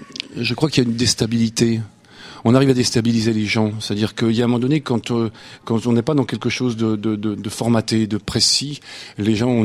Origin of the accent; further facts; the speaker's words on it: Nantes, Pays de la Loire, France; à Nantes, puisqu'on est de Nantes